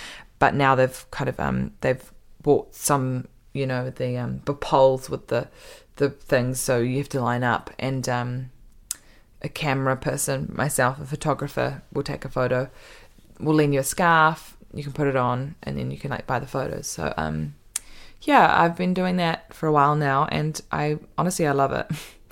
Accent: New Zealand; born there; I was born in New Zealand, okay?

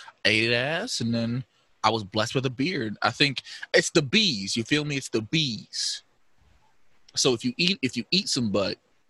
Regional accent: Brooklyn, New York, United States; even though I'm a nigga from Brooklyn.

